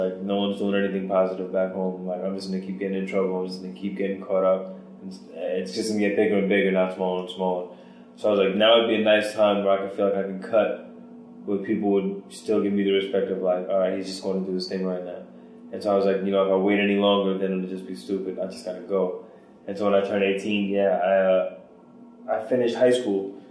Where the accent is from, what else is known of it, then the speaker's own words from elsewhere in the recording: Brooklyn, New York, United States; moved away as an adult; also born or lived in California; I'm from Brooklyn, New York. I came up just a little mixed breed Puerto Rican kid from Sheepshead Bay, which is South Brooklyn, southern end, right by Coney Island.